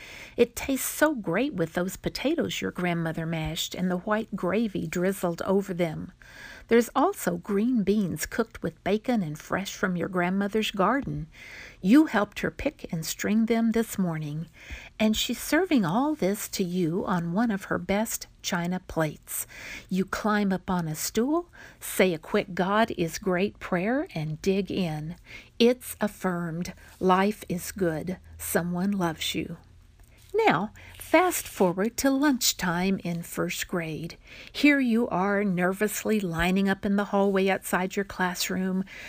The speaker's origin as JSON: {"language": "English", "town": "Cimarron", "country": "United States", "said": "from Cimarron."}